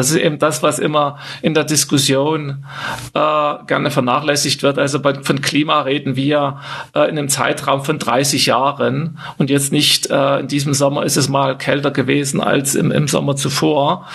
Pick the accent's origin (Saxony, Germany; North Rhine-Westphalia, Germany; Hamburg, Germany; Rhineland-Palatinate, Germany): Saxony, Germany; ich komme aus Sachsen, aus der Leipziger Gegend.